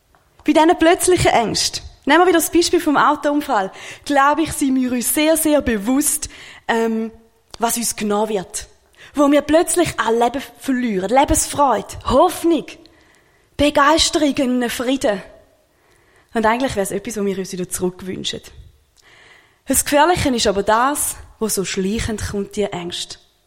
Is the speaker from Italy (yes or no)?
no; Switzerland; Ich bin stolze Schweizerin zu sein und bin Gott auch mega dankbar, dass ich in der Schweiz aufwachsen darf.